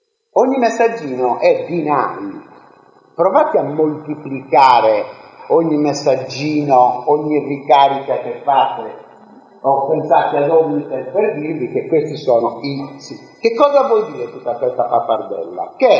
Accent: Perdasdefogu, Sardinia, Italy; born there; se voi andate al paese dove io sono nato, al comune, a Perdos de Vogo

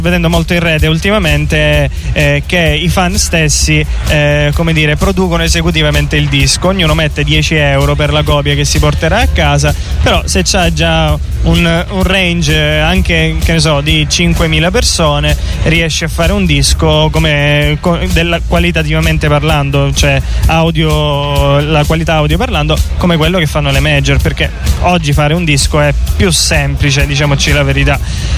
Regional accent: Catania, Sicily, Italy; now in Osaka, Japan; io sono di Catania, ho incominciato a collaborare con artisti della mia città.

